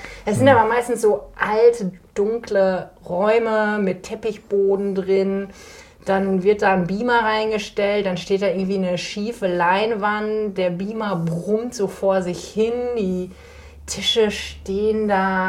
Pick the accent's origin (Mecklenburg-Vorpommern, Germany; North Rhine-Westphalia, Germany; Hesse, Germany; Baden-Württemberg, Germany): North Rhine-Westphalia, Germany; Schmallenberg; ich bin in Schmallenberg geboren und aufgewachsen, war dann kurz zur Ausbildung und zum Studium in Münster und in Stuttgart. Bin dann aber sehr gerne zurückgekommen